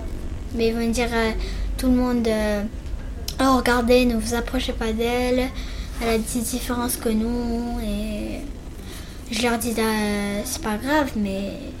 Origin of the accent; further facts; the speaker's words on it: Morocco; on est combien de Marocains